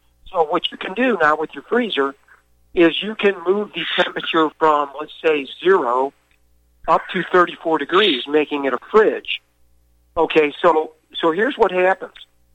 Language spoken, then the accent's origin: English; United States; Now, the last one, myself is kneeling to show that just because I'm an American don't mean I got to act like one.